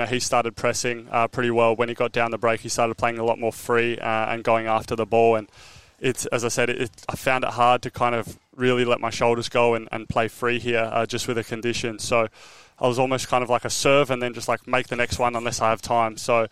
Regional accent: Australia; We have Aussie Open wildcard, French Open wildcard as Australian

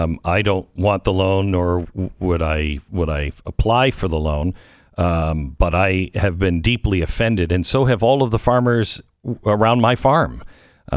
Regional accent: Pacific Northwest, United States; I grew up in the Pacific Northwest and, you know, we had Asians were our neighbors and friends

